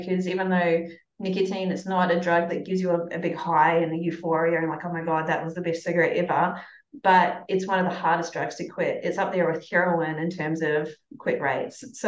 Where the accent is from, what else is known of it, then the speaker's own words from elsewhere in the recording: New Zealand; I grew up in New Zealand